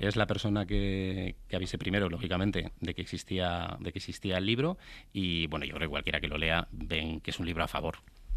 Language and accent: Spanish; San Sebastián, Basque Country, Spain; moved away as an adult; now in Madrid, Spain; Tú y yo somos de Donosti. Pero llevamos ya muchísimos años en Madrid. Yo suelo decir un poco en broma que, en fin, yo ya llevo viviendo más en Madrid que en Donosti.